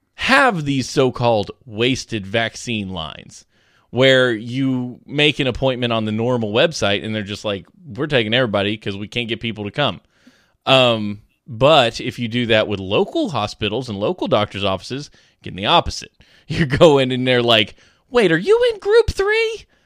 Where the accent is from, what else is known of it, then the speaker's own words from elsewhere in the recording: Alabama, United States; I'm from South Alabama, as in my genes.